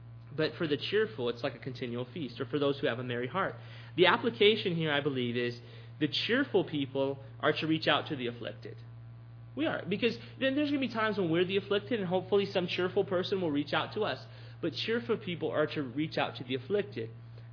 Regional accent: Texas, United States; As a Texan, that's a difficult choice.

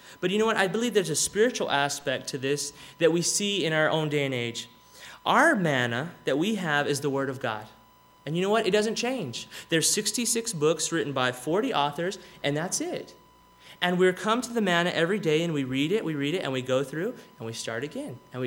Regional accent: Texas, United States; You know, I'm from Texas. I like barbecue.

